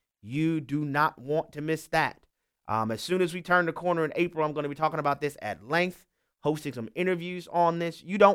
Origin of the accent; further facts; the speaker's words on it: New Orleans, Louisiana, United States; Y'all know I'm from New Orleans.